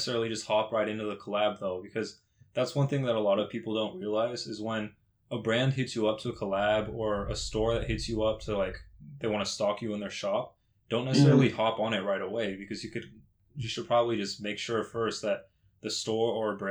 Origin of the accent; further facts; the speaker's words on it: California, United States; We're in California, because I'm from California, too.